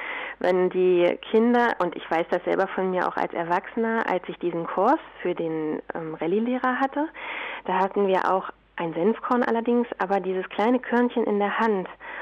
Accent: Saxony-Anhalt, Germany; moved away; also ich komme ja aus Sachsen-Anhalt ursprünglich und ich bin 2009 hierher gekommen.

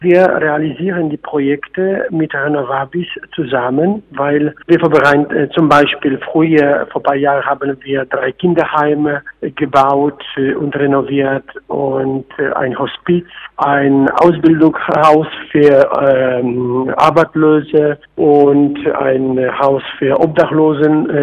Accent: Poland; German is a second language; sagt man bei uns in Polen ein Sprichwort, von Korn zu Korn, es kann man einen Sack sammeln.

